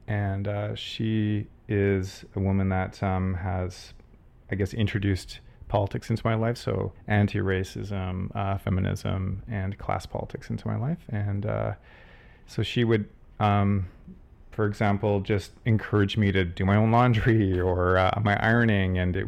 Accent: Vancouver, British Columbia, Canada; and I'm a white, queer, able-bodied, middle-class, cisgendered man. I was born and raised in Vancouver, traveled tons, but this is definitely my home.

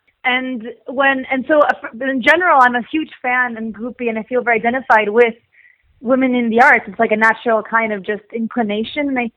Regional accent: Chile; also born or lived in United States; so I'm Chilean American. I grew up between the States and Chile.

